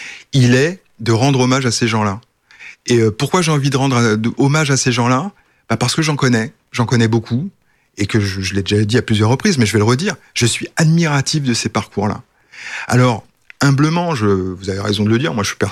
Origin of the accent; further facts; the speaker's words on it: France; Moi, je suis né en France, j'ai 53 ans, j'ai fait toute ma scolarité en France, mais